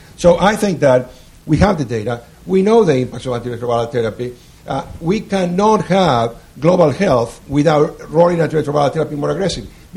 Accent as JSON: {"language": "English", "country": "Canada", "said": "because I'm a Canadian, I want to say thank you to the American people"}